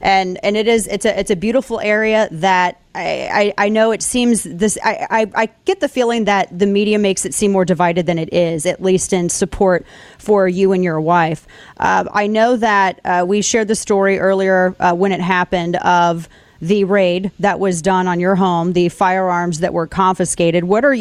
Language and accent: English; St. Louis, Missouri, United States; now in Dallas, United States; Now, as you all know, I live in Dallas, Texas. I have for about 8 years now, but my hometown is St. Louis. And for a number of years, I lived in the historic neighborhood of Benton Park.